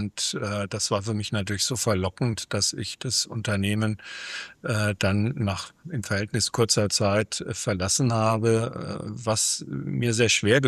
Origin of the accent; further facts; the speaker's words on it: Southern Germany, Germany; Als Süddeutscher war das natürlich schon ein Schritt in den Norden